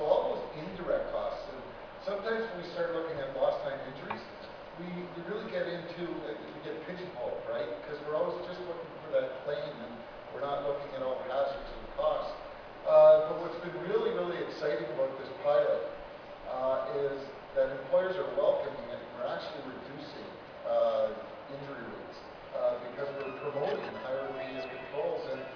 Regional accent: Toronto, Ontario, Canada; I'm from Toronto, Ontario, Canada.

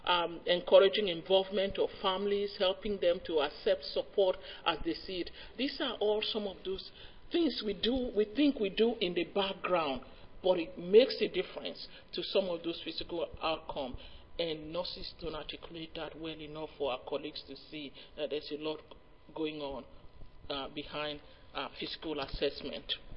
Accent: Nigeria; now in Canada; I grew up in Nigeria and trained as a midwife in Nigeria

